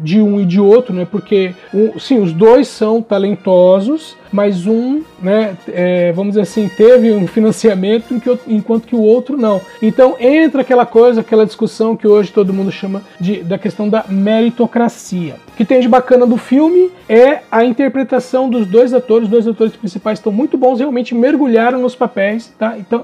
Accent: Brazil; Lógico, a gente aqui, enquanto brasileiro, falando disso.

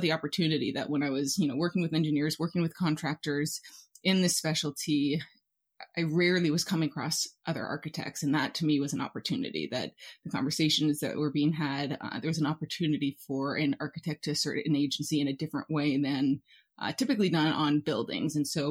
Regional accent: Alaska, United States; growing up in Alaska, which is a relatively young state, relatively young cities, and then comparing it to the Northeast, a city like New York, or even Europe

